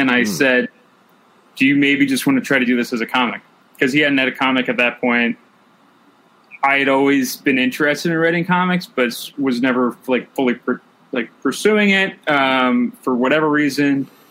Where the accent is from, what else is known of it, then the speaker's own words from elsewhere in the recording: New Jersey, United States; I'm actually from New Jersey.